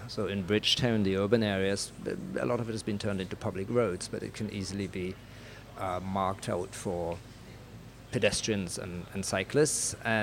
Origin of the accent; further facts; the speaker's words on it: Germany; now in Barbados; I'm from Germany originally, but Barbados has been my home for the last 25 years